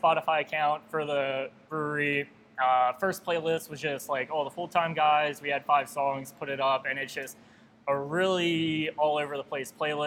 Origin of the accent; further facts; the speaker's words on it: Virginia, United States; So originally I'm from Northern Virginia.